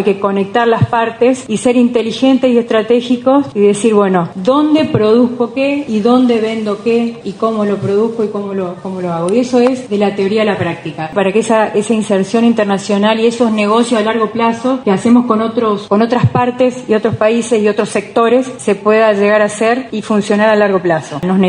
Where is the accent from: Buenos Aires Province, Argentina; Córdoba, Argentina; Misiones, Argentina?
Misiones, Argentina; Eldorado; Yo en Misiones soy del Dorado, a nivel país. El Dorado es el polo productivo industrial más importante del país.